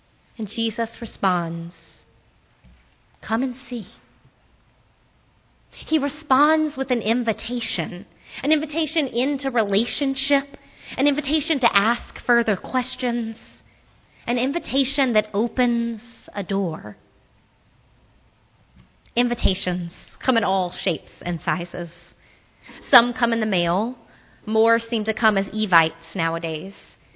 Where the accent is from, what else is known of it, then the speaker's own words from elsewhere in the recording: Shreveport, Louisiana, United States; also born or lived in Memphis / Baton Rouge; I grew up in Shreveport on the Red River, moved to Memphis on the Mississippi, then lived in Baton Rouge at another point on the Mississippi